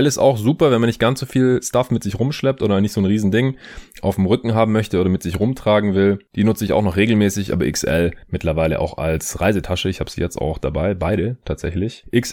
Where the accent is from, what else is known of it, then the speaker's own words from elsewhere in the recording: Stuttgart, Baden-Württemberg, Germany; wegen denen ich jetzt hier auch gerade in meiner alten Heimat in Stuttgart bin